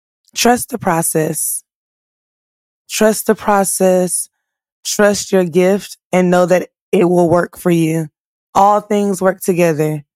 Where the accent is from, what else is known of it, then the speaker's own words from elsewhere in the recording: South Carolina, United States; You know, I'm still from South Carolina. I'm not going to act like I have no sense now, but, you know, I'm still a country girl